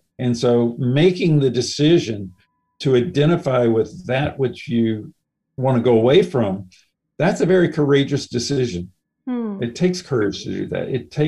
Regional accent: United States; You know, it's not that you're Indian and I'm American

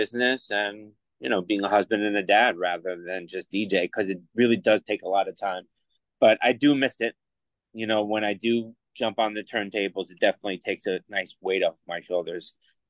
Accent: North Jersey, New Jersey, United States; because I grew up in North Jersey, so I always had like one foot in the city.

